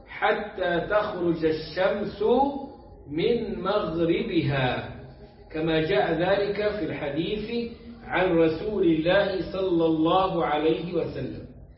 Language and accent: Arabic; Egypt; also born or lived in Medina, Saudi Arabia / Malaysia; now in Turkey; أنا هاجرت من مصر بدءا بمدينة النبي عليه الصلاة والسلام، ماليزيا، وبعدين تركيا. هجرة فرارا من الأذية، فرارا من الظلم، فرارا من الفتنة في الدين.